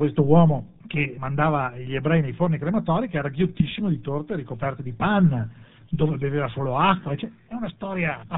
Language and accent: Italian; Verona, Veneto, Italy; perché sono di Verona